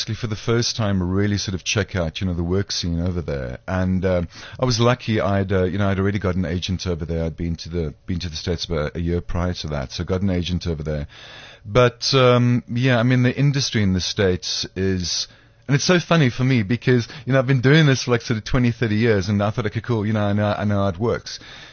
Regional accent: Cape Town, Western Cape, South Africa; Cape Town, okay. Spent 4 years up in Joburg

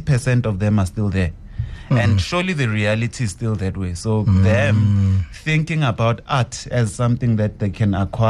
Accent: Soweto, Gauteng, South Africa; Growing up in Pimville, Esoweto, my upbringing was both beautiful and also had survival.

